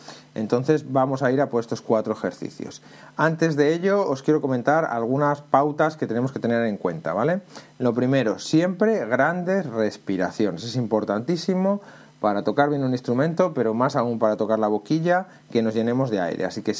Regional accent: Toro, Castile and León, Spain; este año voy a tocar junto a la banda de mi pueblo, la banda de música de Toro en Zamora

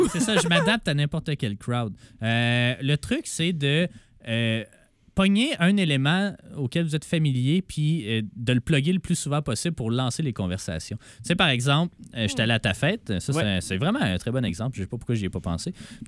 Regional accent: Sherbrooke, Quebec, Canada; Ça m'a donné l'occasion de dire que je suis de Sherbrooke

